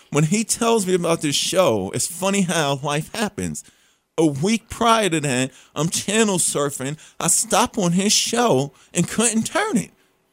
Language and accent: English; New York City, New York, United States; Growing up in New York City, they had this station, 77 WABC.